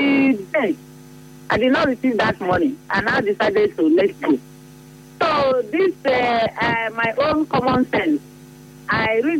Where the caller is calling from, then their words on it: Port Harcourt, Rivers, Nigeria; My name is … I'm calling from Port Harcourt.